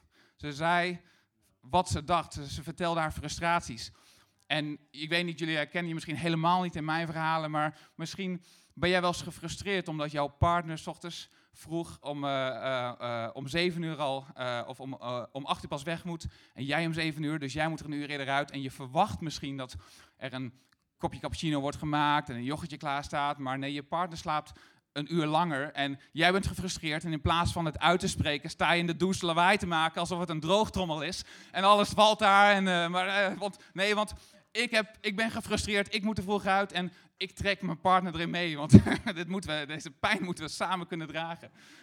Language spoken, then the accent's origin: Dutch; Elburg, Gelderland, Netherlands; En ik groeide op in de Bijbelbelt in Elburg